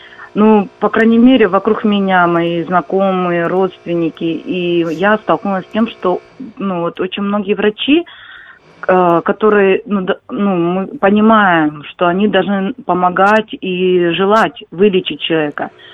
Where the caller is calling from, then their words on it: Kharkiv, Kharkiv Oblast, Ukraine; я із Харкова.